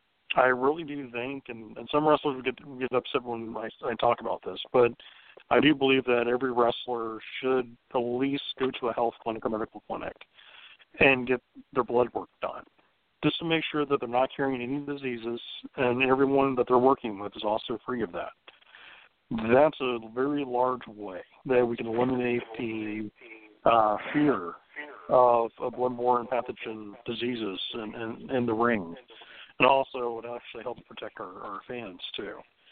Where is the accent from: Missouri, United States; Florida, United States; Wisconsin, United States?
Florida, United States; I mean, as a kid growing up in Florida, I was always a Chicago sports fan.